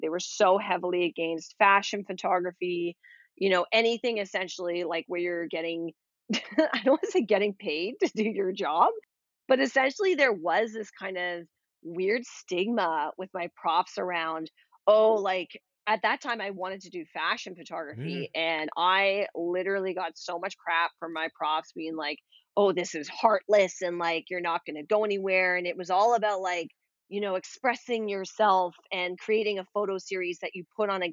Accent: Toronto, Ontario, Canada; I'm born and raised in Toronto, and I went to Annunciation, which is a elementary school in North York

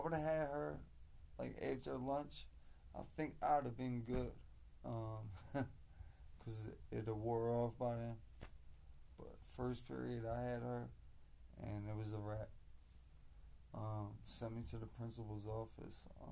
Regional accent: Philadelphia, Pennsylvania, United States; me, I'm from Philly. I'm, you know, I brought Philly attitude to Jersey

